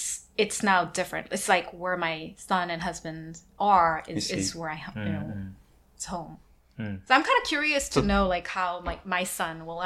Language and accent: English; South Korea; I'm from Korea, but that's not my home currently. Mm. And so I think the meaning of home is always changing. Mm. So although I always see myself as Korean